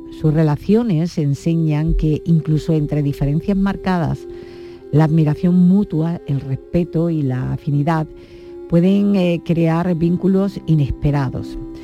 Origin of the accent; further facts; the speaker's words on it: Bormujos, Andalusia, Spain; ¿En mi pueblo?